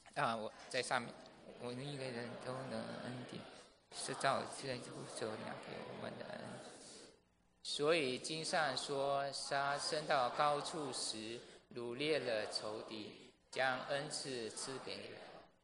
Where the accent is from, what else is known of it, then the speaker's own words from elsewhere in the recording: Malaysia; first language Fuzhou dialect; Chinese is a second language; 我是马来西亚来的，马来西亚我是从小在家讲福州话，小学的时候学中文，中学的时候学马来文，大学的时候用英文